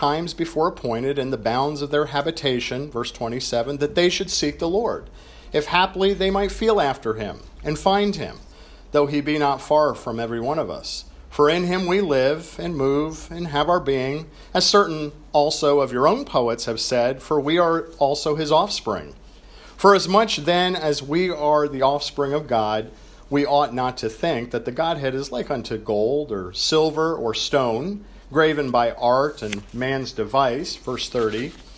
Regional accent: New York, United States; I grew up in New York, and by the way, for the record, there is a lot more in New York other than just New York City. Okay, so if you go north, I grew up in the Catskills

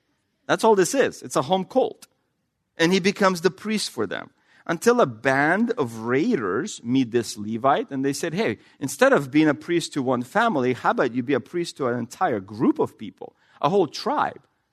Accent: Russia; accent: Russian; English is a second language; I don't have a lisp, but I have a Russian accent.

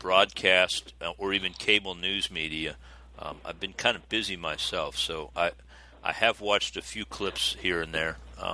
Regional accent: Florida, United States; also born or lived in Charleston, United States; I grew up in South Florida, went through several hurricanes as a young person.

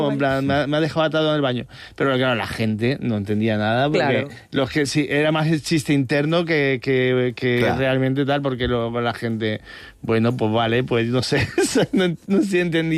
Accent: Balearic Islands, Spain; aunque no lo parezca, soy mallorquín.

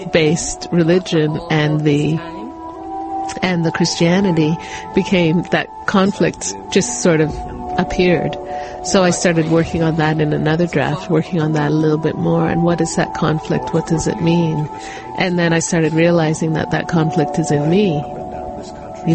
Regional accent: Toronto, Ontario, Canada; also born or lived in England / Montreal; mom's from Grenada, and my father is from St. Vincent, and I was born in England. So when we came to Canada, we actually immigrated to Montreal. And then about age 8 or so, grade 2, I moved to Toronto.

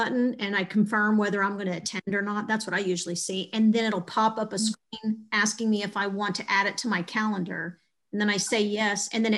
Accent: Texas, United States; I'm from South Texas, where a lot of people spoke Spanish, and so I knew enough to know we were talking about work or if somebody was calling me a bad name, for example, but I never fluent.

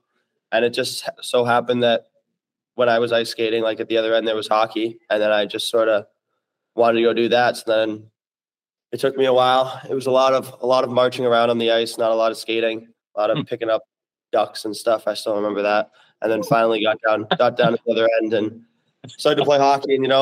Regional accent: Boston, Massachusetts, United States; growing up in Boston as a Bruins fan, as a kid

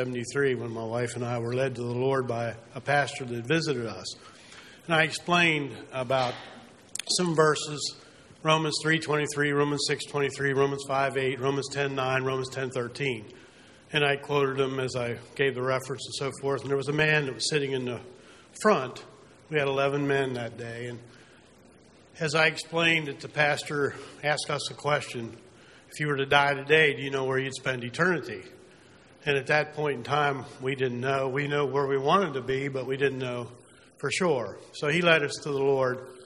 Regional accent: Pennsylvania, United States; We're from Pennsylvania, and your pastor looks like the chaplain at a jail.

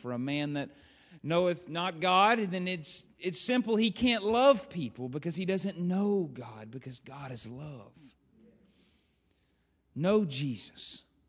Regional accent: Louisiana, United States; I'm from Louisiana. I'm redneck.

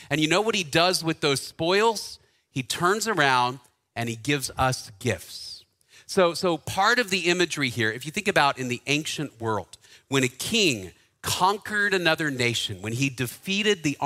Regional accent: Dallas, Texas, United States; I grew up in Dallas. And so I happened to be in high school in the 90s

